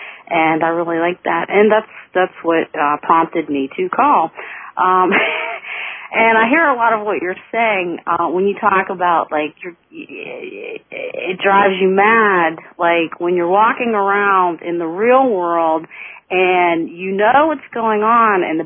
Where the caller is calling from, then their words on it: Pittsburgh, Pennsylvania, United States; I live up on a mountain in Pittsburgh, Pennsylvania.